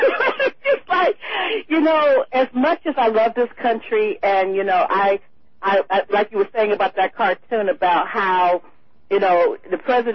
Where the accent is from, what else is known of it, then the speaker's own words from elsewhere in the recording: California, United States; Because I'm a Californian, so we won't talk about the fact that the law was on the books.